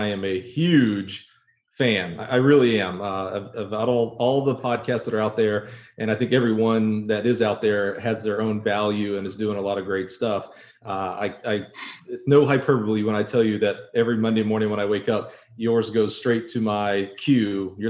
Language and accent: English; Florida, United States; born there; now in Champaign, United States; I'm in Alabama. I was born in Florida. I'm a Southern guy all the way through. And even now here in Champaign, Illinois, I do not like the winters, man.